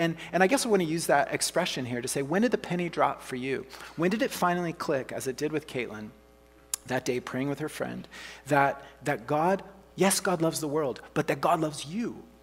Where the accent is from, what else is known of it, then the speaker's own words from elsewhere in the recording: Oklahoma, United States; And you know, I'm from the States, you know, from Oklahoma